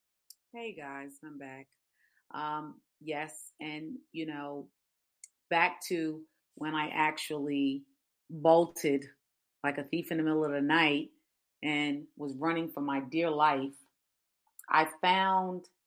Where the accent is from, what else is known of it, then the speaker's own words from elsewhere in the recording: Dominican Republic; When I grew up in the Dominican Republic, it's a third world country